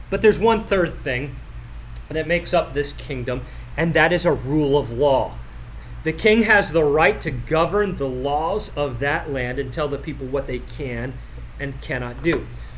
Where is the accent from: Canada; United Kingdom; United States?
Canada; Now, let me just say, as a Canadian, we don't want you any more than Americans who make that statement.